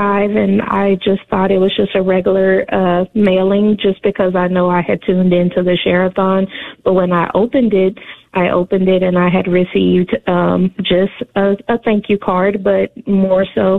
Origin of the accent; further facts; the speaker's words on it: Dallas, Texas, United States; Again, I am 40, a young mom, children 8, 10, and 14. And we are from North Dallas, and we attend church in the southern Dallas area.